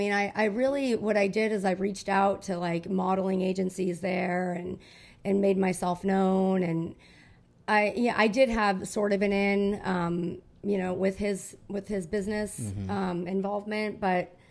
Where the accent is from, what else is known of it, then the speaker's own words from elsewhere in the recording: Boston, Massachusetts, United States; also born or lived in Avon Park, Florida; I'm actually from Boston and Florida.